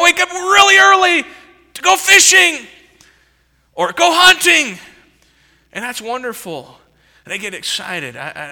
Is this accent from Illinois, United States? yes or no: yes; Chicago, Illinois, United States; I'm from Chicago area, right?